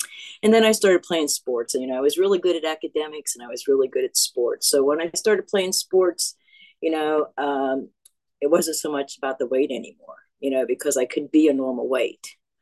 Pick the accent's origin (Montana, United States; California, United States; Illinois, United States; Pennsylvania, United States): Pennsylvania, United States; born there; I was born in Pennsylvania. I'm the second of four kids.